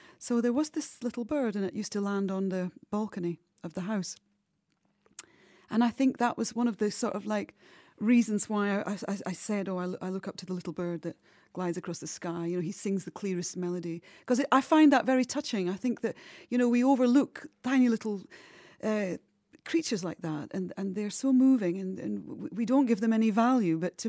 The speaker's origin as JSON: {"language": "English", "region": "Scotland", "country": "United Kingdom", "tie": "born or raised there", "said": "But the fact that I was born and bred there and brought up in Scotland, and that's just a part of who I am. You can hear it in my voice. I never lost my accent and I never will"}